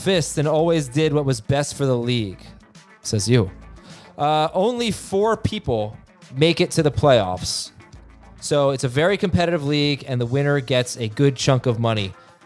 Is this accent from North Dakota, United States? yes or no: no; Florida, United States; Like, as a Giants fan growing up in South Florida, you don't understand what it's like to be a Giants fan in New York or New Jersey, where it's embedded in you.